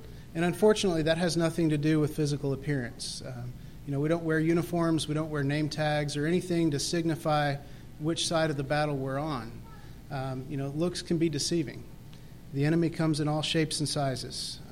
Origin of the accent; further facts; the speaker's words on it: Texas, United States; when I got back to my hometown in Texas here